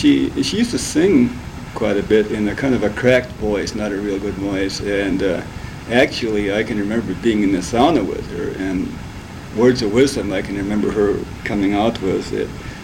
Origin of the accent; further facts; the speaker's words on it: Brantwood, Wisconsin, United States; born there; Okay, I was born in Brantwood, Wisconsin. Some say it was in the sauna, I'm not sure about that.